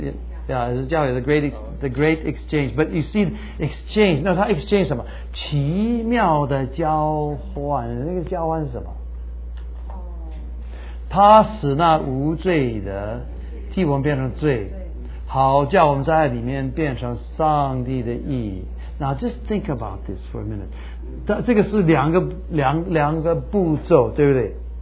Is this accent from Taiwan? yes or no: yes; Taiwan; accent: Taiwanese Mandarin; 我们台湾国语啊